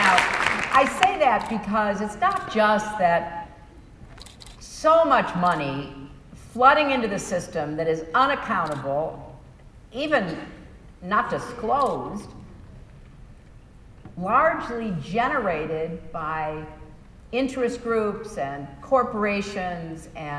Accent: United States; well, as a person, I'm okay. But as an American, I am really concerned.

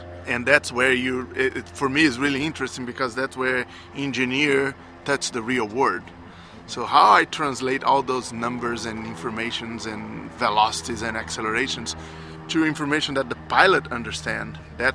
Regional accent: Belo Horizonte, Minas Gerais, Brazil; I grew up in Brazil in a city called Belo Horizonte.

